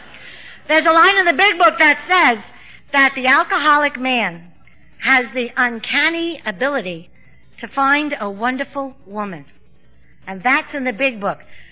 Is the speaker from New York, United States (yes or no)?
yes; New York, United States; I have a speech defect. I'm from New York.